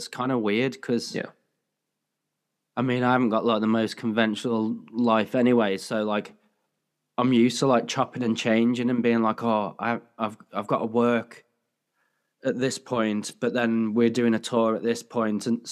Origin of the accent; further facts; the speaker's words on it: Halesowen, West Midlands, United Kingdom; I'm originally from Birmingham, like Hales Owen, West Midlands